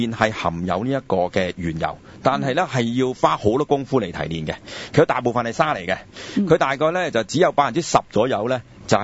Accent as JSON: {"language": "Cantonese", "country": "Hong Kong", "said": "我真係覺得我身為香港人呢係真係引以為恥嘅"}